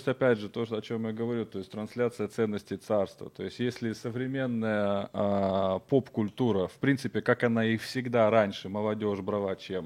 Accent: Kyiv, Ukraine; born there; я родился в Киеве, вся семья здесь жила в Украине.

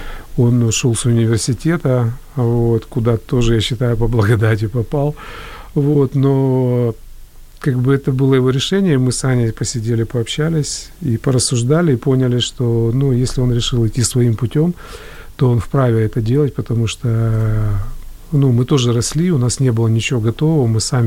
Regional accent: Kyiv, Ukraine; и как бы я родился, вырос как бы в Киеве.

